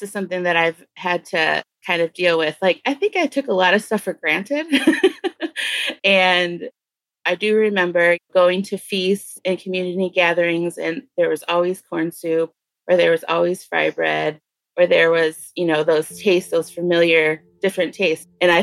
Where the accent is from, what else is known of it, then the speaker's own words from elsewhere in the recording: Detroit, Michigan, United States; It's my English name. I'm Bear Clan. I'm originally from Detroit, and I'm Anishinaabe.